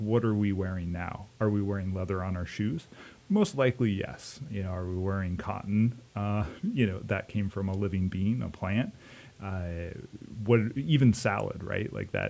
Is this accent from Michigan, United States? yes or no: no; Sitka, Alaska, United States; Yeah, I grew up in Sitka